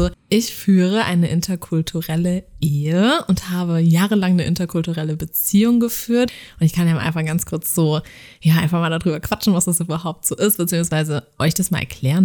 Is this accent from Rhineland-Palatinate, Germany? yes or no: yes; Rhineland-Palatinate, Germany; ich bin 27 Jahre alt und ich komme aus Deutschland. Ich komme aus der wunderschönen Pfalz und ich wohne zwischen Weinreben mit meinen 4 Katzen